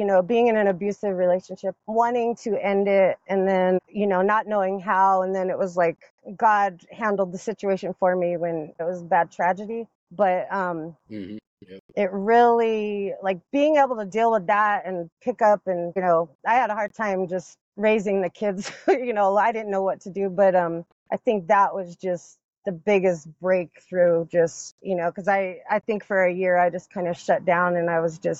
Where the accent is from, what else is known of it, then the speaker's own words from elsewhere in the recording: Denver, Colorado, United States; also born or lived in New Jersey; So I grew up in Denver, moved here when I was three from New Jersey.